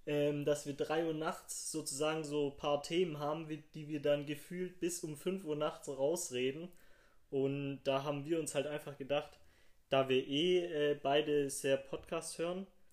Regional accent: Leonberg, Baden-Württemberg, Germany; ich bin 20 Jahre alt. Und ich komme aus Leonberg.

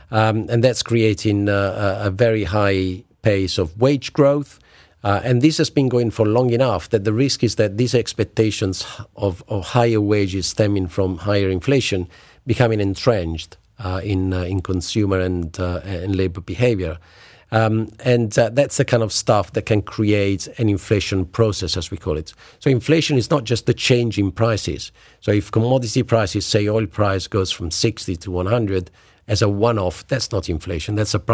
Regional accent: Italy; So my home country, Italy, is of course the one that stands out the most.

